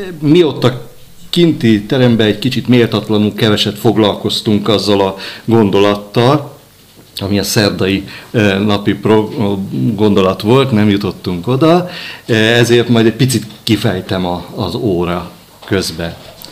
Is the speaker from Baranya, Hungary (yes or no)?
yes; Hidas, Baranya, Hungary; ugyanabból a faluból származunk, Hidasról.